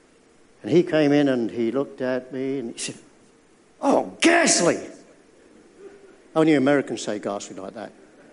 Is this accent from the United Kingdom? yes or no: yes; Wales, United Kingdom; first language Welsh; English is a second language; I thought I'd at least give you my greetings in my native tongue, which is Welsh.